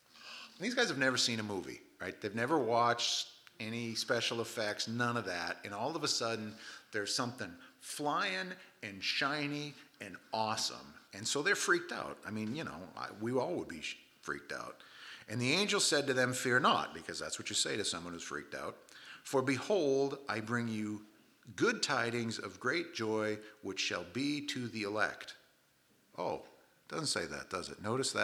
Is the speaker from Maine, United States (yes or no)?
yes; Maine, United States; I mean, we're from Maine, okay?